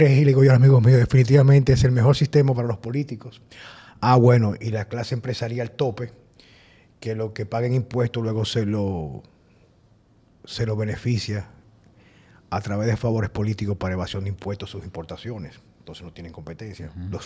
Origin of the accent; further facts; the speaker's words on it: Dominican Republic; en mi país, República Dominicana